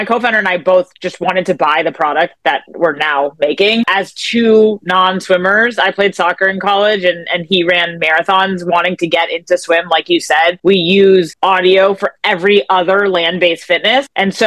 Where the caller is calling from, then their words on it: Los Angeles, California, United States; I'm calling in from Playa Vista in LA.